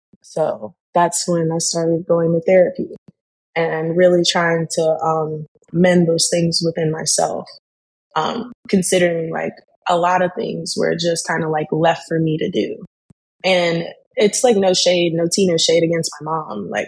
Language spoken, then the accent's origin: English; Columbus, United States; also born or lived in Memphis, Tennessee; I was born in Memphis with love and affection, but my parents split up prior to me being born. So my mom ended up being a single mom inside of Memphis until like I was about 4. I ended up moving to Columbus